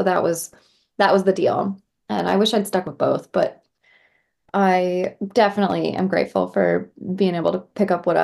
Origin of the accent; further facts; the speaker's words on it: California, United States; I grew up in California and, you know, we definitely have a very healthy country scene out here, but I don't have a Southern accent. I was not raised in the South.